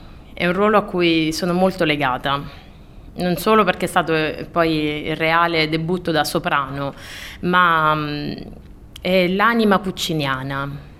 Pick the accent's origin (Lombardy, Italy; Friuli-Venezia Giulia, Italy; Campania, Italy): Campania, Italy; Somma Vesuviana; moved away as an adult; Precisamente sono di un paesino vicino a Napoli che si chiama Somma Vesuviana. E questo è il mio paese di origine e è sempre più facile, mi individuano come napoletana effettivamente.